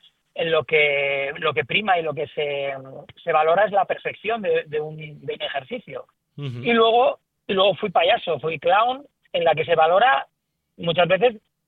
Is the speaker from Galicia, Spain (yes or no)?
no; Alicante, Valencian Community, Spain; now in Madrid, Spain; Yo soy de Alicante, vivo en Madrid, pero vivo en la sierra... Y tengo dos estufas de leña, vivo en el campo, hachas, troncos, o sea, me refiero, soy muy campestre, muy de monte.